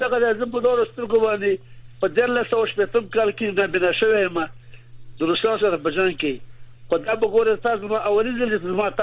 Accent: Afghanistan; زه افغان یم

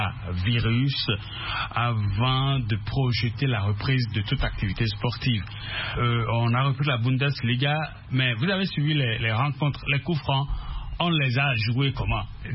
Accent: Benin; comme on le dit dans un proverbe très vulgaire chez nous au Bénin

